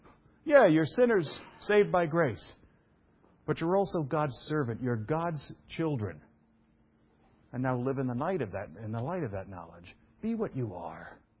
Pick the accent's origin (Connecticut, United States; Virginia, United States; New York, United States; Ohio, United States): New York, United States; I'm from New York.